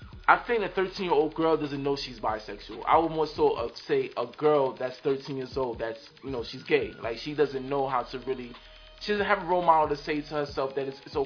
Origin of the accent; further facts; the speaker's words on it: New York, United States; Summer Jam, being that we're from New York, is something that's been a part of the not only hip-hop, the New York culture